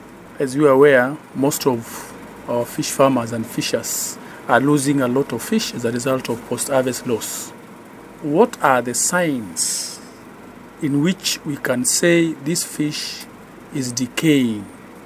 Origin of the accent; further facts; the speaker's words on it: Kenya; I'm a Kenyan.